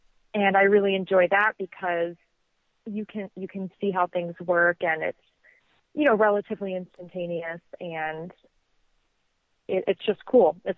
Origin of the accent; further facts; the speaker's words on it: Midwest, United States; now in Los Angeles, United States; I first got into the personal care industry when I moved to Los Angeles from the Midwest.